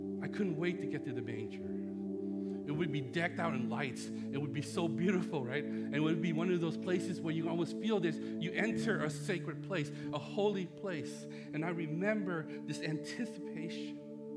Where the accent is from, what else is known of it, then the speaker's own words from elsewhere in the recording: Vietnam; English is a second language; now in United States; Growing up in Vietnam, Christmas was by far the best time of the year for us. For me as a kid, we didn't have the tradition of gift giving, okay, like we do here in the States.